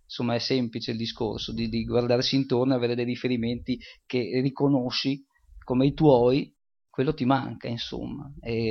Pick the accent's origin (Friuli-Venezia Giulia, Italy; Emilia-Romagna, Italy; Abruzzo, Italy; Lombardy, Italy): Friuli-Venezia Giulia, Italy; also born or lived in Switzerland; io sono nato in Svizzera, poi siamo tornati, siamo andati a vivere nei paesi della pianura friulana, insomma, era un paese abbastanza povero negli anni 60